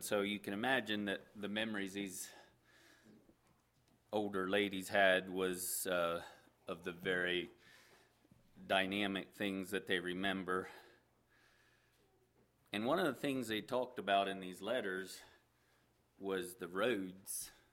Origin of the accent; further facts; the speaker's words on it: Pennsylvania, United States; And it's interesting, like growing up in Pennsylvania, the roads, or a lot of places back east, the roads curve around and there's all kinds of hills